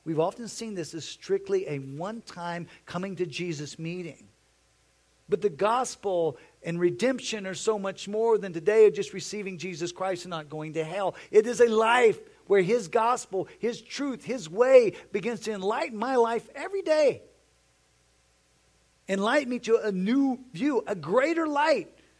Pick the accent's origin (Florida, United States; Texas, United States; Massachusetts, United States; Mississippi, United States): Texas, United States; For me, I was raised in Texas as a young man, and the way you raised young men in Texas was something God had to deal with me and say, that's not what I want you to do to your children.